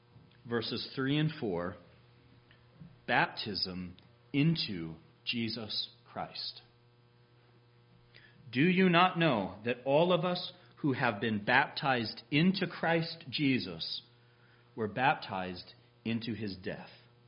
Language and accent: English; West Coast, United States; And I grew up on the West Coast, so you'll forgive the illustration.